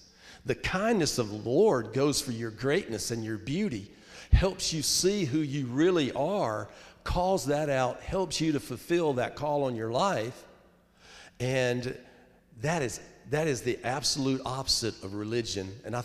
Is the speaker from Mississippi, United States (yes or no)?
yes; Starkville, Mississippi, United States; I grew up in Starkville, and, You know, we're the Starkville Yellow Jackets.